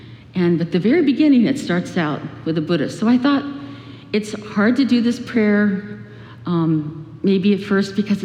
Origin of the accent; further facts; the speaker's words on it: Miami, Florida, United States; born there; I was born in Miami, Florida, and vacationed a great deal in Sanibel.